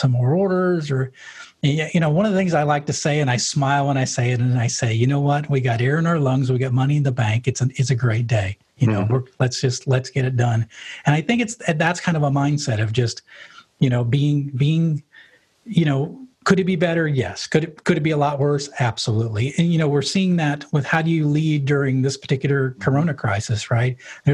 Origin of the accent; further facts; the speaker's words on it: New England, United States; I never went to Florida. I grew up in New England, right?